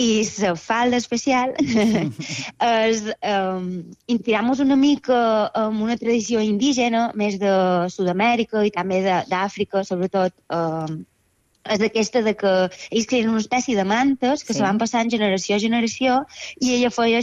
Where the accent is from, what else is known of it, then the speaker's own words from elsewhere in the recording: Consell, Balearic Islands, Spain; nosaltres tots som de Consell